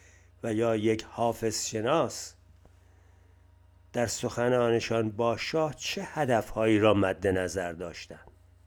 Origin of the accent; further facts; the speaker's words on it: Iran; هدف من ترقی هرچه بیشتر ایران بود و می‌خواستم آنچه از نظر سیاسی، اجتماعی و اقتصادی میسر است برای وطنم فراهم شود